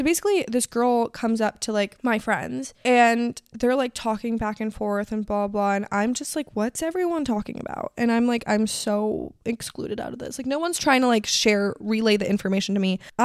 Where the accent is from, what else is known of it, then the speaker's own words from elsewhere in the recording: Miami, Florida, United States; And I was like, no, I'm from Miami.